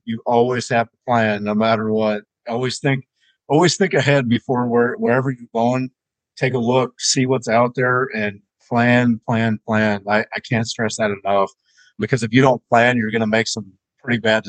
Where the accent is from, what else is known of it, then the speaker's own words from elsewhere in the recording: Wakefield, Nebraska, United States; now in Lincoln, United States; originally I'm from a small town in Nebraska, Wakefield, Nebraska, currently living in Lincoln. I've been in Lincoln since 2006.